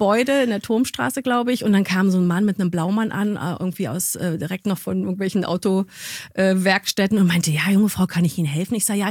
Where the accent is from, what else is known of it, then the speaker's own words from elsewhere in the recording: Berlin, Germany; Und als Berlinerin bin ich dann zur Funkausstellung gefahren